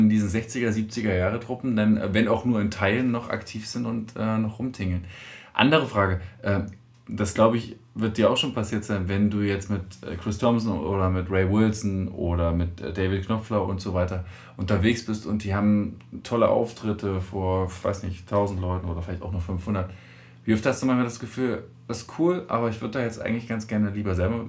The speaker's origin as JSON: {"language": "German", "town": "Bad Schmiedeberg", "region": "Saxony-Anhalt", "country": "Germany", "tie": "born or raised there", "said": "Aus der Dübener Heide, Bad Schmiedeberg, bei Wittenberg."}